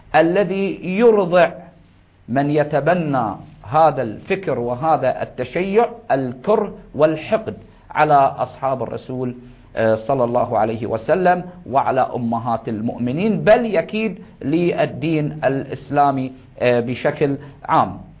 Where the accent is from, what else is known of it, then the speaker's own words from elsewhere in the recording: Bahrain; نحن أبناء البحرين، أهل البحرين